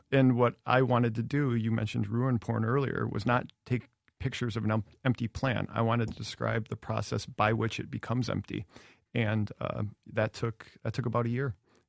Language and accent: English; Detroit, Michigan, United States; I'm from Detroit, so it happens to be set in this plant